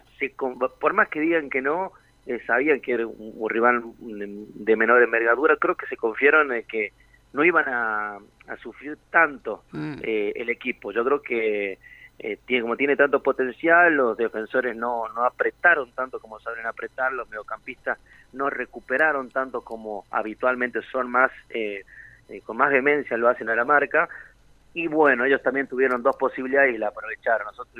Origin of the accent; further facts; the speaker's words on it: Argentina; somos argentinos, tenemos mucha confianza